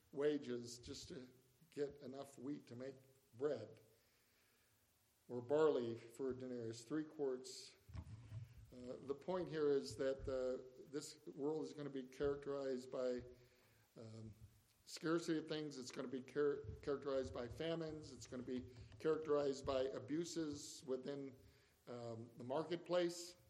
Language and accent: English; Ireland; I'm from Ireland